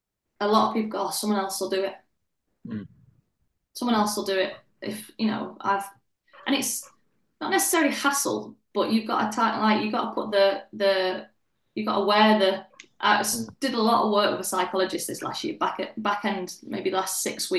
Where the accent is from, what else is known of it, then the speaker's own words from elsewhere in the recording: Yorkshire and the Humber, United Kingdom; obviously being a Yorkshire girl as well, like the accent's